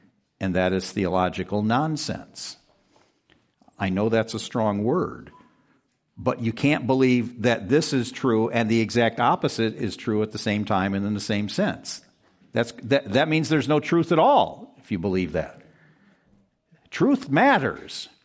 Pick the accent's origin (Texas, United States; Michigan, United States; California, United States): Michigan, United States; Alpena; I remember growing up in Alpena, Michigan, a very Polish town, which meant it was a very Catholic town.